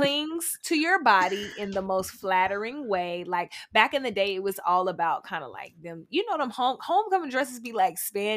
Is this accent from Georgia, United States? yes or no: yes; Atlanta, Georgia, United States; Like, homecoming, where I'm from Atlanta, Georgia, you guys. I'm from the suburbs. I went to a school in Metro Atlanta.